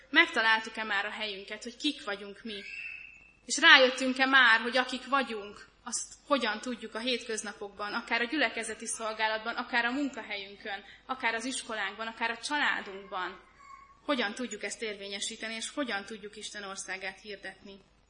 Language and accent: Hungarian; Great Hungarian Plain, Hungary; amikor én megtaláltam magamban a motivációt, hogy megmásszak alföldiként egy hegyet